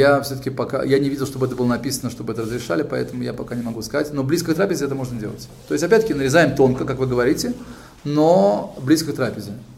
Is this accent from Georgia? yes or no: no; Tashkent, Uzbekistan; Я просто из Ташкента